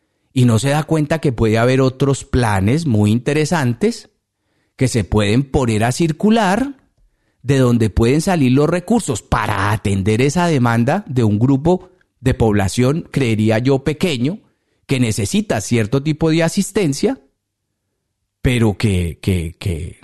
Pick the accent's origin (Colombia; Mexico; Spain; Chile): Colombia; como colombiano en el exterior